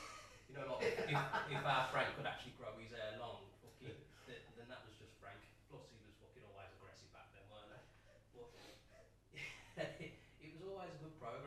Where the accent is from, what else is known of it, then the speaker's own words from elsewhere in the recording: England, United Kingdom; Being English, British, it seems more harder for us, because we don't grasp the sense of how to speak other languages